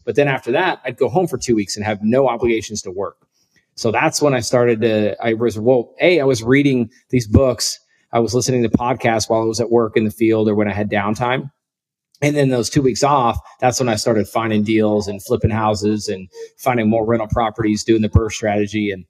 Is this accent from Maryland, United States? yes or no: no; Wyoming, United States; So I grew up in Wyoming.